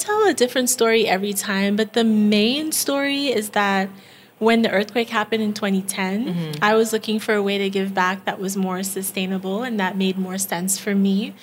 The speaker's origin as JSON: {"language": "English", "town": "Brooklyn", "region": "New York", "country": "United States", "tie": "born or raised there", "also_born_or_lived": "Haiti", "second_language": "English", "said": "So the abridged version is I was born in Haiti and raised in Brooklyn, and I moved here when I was really little. So I learned English as a second language, but because I learned it so little, it's practically like my native language now."}